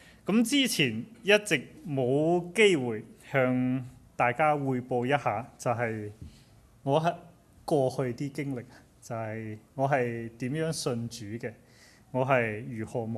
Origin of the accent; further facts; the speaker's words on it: China; 因为我本人是生在国内也都是长在国内的，就是与国内的同龄人就经历是基本上很相似